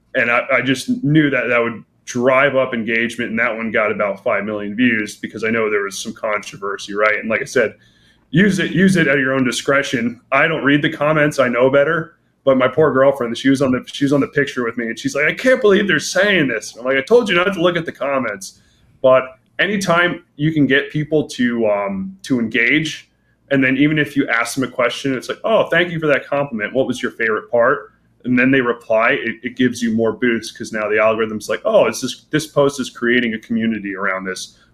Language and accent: English; United States; now in Brazil; I'm currently living in Brazil. And I was like, you know, simple. I'm an American. I've been living in Brazil for a year.